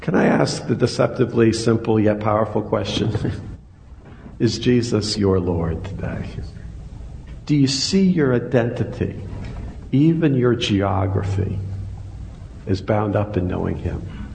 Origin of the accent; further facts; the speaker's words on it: Mystic, Connecticut, United States; For example, I'm from Mystic.